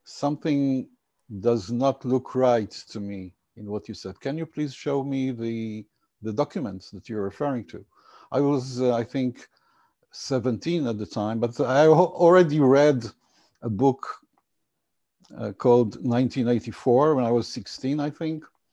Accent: Haifa, Haifa District, Israel; I'm originally from electrical engineering from the Technion in my hometown of Haifa.

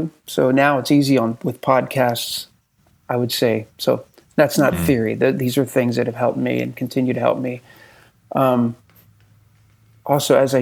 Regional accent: Philadelphia, Pennsylvania, United States; We're originally from the Northeast, from Philadelphia.

